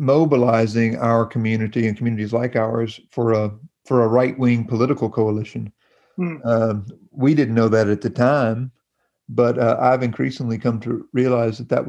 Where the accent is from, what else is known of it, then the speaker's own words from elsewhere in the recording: North Carolina, United States; I grew up in Stokes County, which is just down the road from Mayberry.